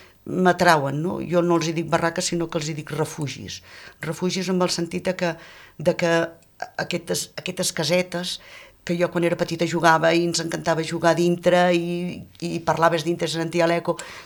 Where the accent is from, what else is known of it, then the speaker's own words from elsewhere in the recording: Pradell de la Teixeta, Catalonia, Spain; also born or lived in Tarragona; sóc de Pradell de la Teixeta i farà uns 9 anys que tinc l'estudi casa a Pradell.